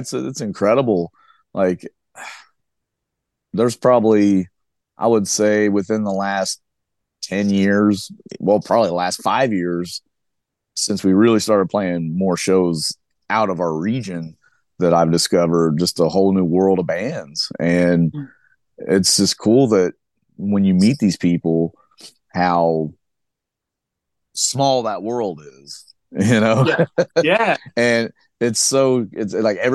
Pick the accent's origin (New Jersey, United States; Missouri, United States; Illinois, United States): Missouri, United States; Joplin; And we're from Joplin, Missouri, actually. It's like 4 hours. We're like 4 hours west, basically, sure, southwest of St. Louis.